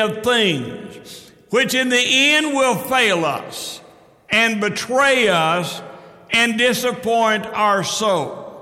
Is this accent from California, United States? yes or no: no; Oklahoma, United States; now in Fort Smith, United States; I was born and raised in Oklahoma. I've got crimson clay going through my veins, you know.